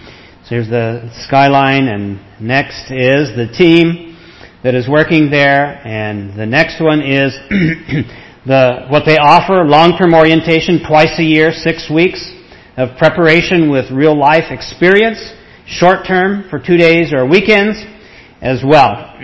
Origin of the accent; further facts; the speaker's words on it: Oregon, United States; I'm from Oregon, as you can tell.